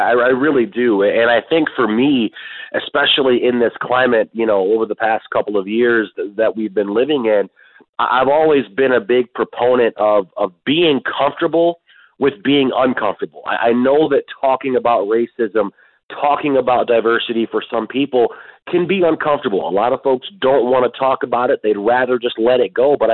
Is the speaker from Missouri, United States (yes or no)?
no; Detroit, Michigan, United States; I was a Red Wings fan because I was 8 years old and they were my hometown team.